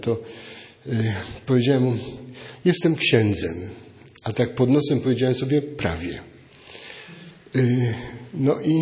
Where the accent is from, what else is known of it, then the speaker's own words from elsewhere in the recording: Greater Poland Voivodeship, Poland; Ja jestem prostym chłopakiem z Wielkopolski